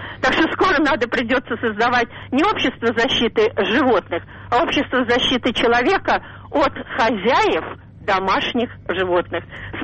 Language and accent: Russian; Moscow, Russia; я москвичка.